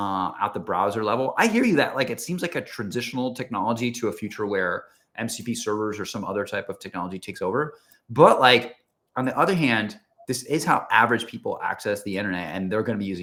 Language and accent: English; New York City, New York, United States; moved away; also born or lived in California; I just like I grew up in New York City, right? And like we didn't have a car growing up, and so I was like, I never learned. And then moved to California, and then I was driving.